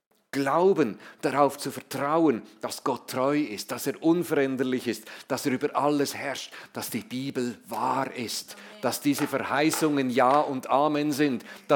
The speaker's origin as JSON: {"language": "German", "country": "Switzerland", "said": "ich bin Doppelbürger. Ich bin Schweizer, aber das zählt nicht mehr lange."}